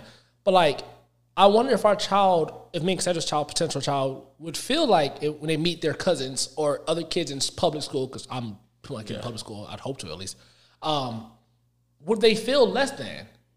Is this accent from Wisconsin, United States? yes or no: no; Florida, United States; also born or lived in Texas; I'm partially raised in Florida / Texas.